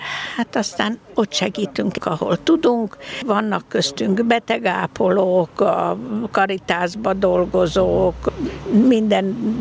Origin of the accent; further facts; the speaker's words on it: Esztergom, Komárom-Esztergom, Hungary; Igen, ős esztergomi vagyok, és esztergomi polgári családból származom, aki katolikus család volt